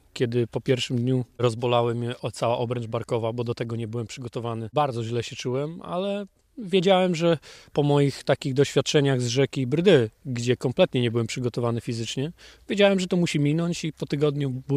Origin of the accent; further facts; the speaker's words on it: Nakło nad Notecią, Kuyavian-Pomeranian Voivodeship, Poland; Pochodzę z Nakła nad Notecią, wychowałem się nad Notecią.